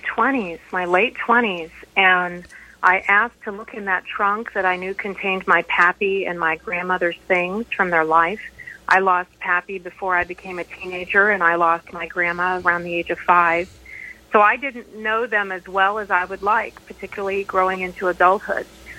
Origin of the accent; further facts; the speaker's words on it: Wellsville, Pennsylvania, United States; moved away as an adult; also born or lived in Philadelphia / Washington, D.C. / Liverpool, England; I was born and raised in Wellsville, Pennsylvania. From there, I went on to Philadelphia to attend Temple University, where I studied psychology, on to D.C. to work for the American Legion, and then on to Liverpool, England